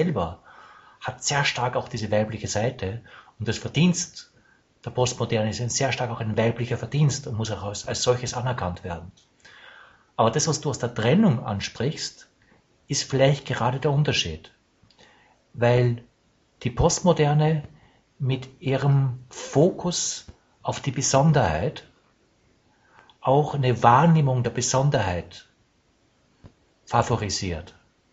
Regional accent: Austria; Ich bin auch Österreicher, ich bin auch Mann

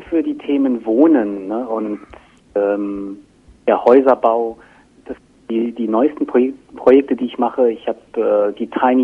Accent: Laos; now in Berlin, Germany; Ich bin aus Laos und bin jetzt Architekt oder habe Architektur studiert zumindest.

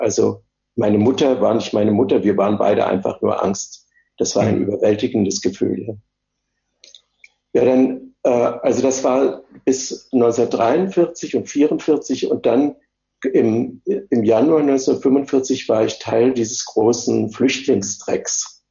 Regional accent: Wrocław, Lower Silesian Voivodeship, Poland; born there; Also ich bin im Krieg geboren. Ich bin 1943 in Breslau geboren.

